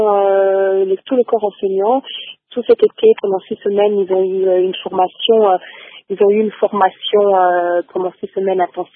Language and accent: French; Lubumbashi, Haut-Katanga, DR Congo; born there; j'ai toujours voulu faire quelque chose pour le pays d'où je venais, parce que je suis née à Lubumbashi.